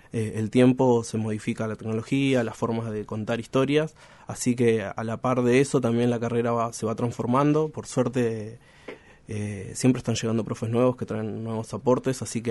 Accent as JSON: {"language": "Spanish", "town": "Río Grande", "region": "Tierra del Fuego", "country": "Argentina", "tie": "born or raised there", "also_born_or_lived": "La Plata", "said": "yo soy nacido acá en Río Grande, uh-huh. Me fui a estudiar a La Plata, estuve en Bellas Artes de la Universidad Nacional de La Plata, porque justamente acá no había una carrera de grado afín a medios audiovisuales, entonces volví hace muy poquito."}